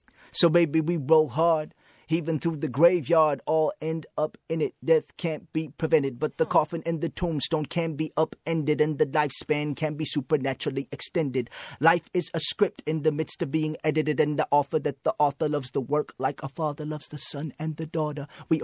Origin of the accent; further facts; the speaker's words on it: Chicago, Illinois, United States; Well, I think growing up in Chicago, it was a collision of a lot of different experiences culturally and a lot of different kinds of influences.